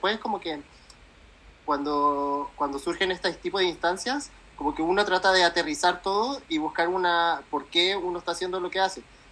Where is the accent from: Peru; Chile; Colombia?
Chile; Patagonia; now in France; vengo de la Patagonia, porque, digamos, vivo en Francia ahora y como que he vivido muchos lugares también, he recorrido mucho Chile también